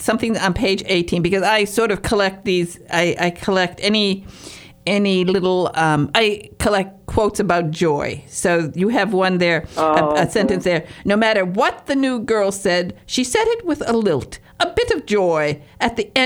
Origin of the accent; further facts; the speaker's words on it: Michigan, United States; I'm from Northern Michigan and I'm a Youper